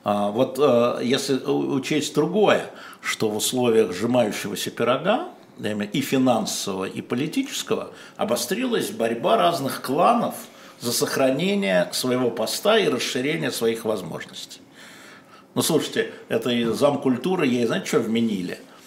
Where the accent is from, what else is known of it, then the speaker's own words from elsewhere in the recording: Russia; два иностранных агента, два русских, выходят в город в центр манифестации